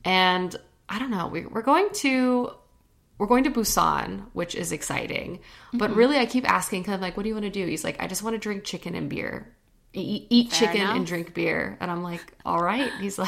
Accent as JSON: {"language": "English", "region": "Texas", "country": "United States", "tie": "born or raised there", "said": "Okay, it's because I feel like I grew up in Texas and I was such an alt girl."}